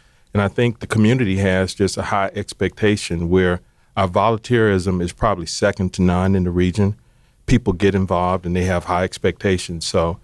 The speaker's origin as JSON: {"language": "English", "town": "Prichard", "region": "Alabama", "country": "United States", "tie": "born or raised there", "said": "I grew up in Pritchard, Alabama. And if you're not familiar with Pritchard, Mobile is a suburb."}